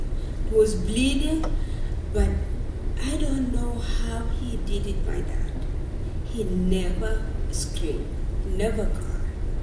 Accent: South Sudan; Because I'm from Sudan, from South Sudan.

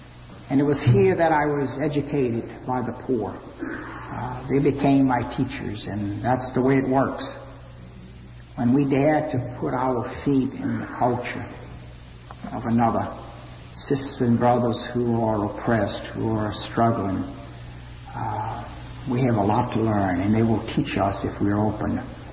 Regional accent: Louisiana, United States; I came home from Vietnam so grateful to be alive, to be back in Louisiana with family and friends

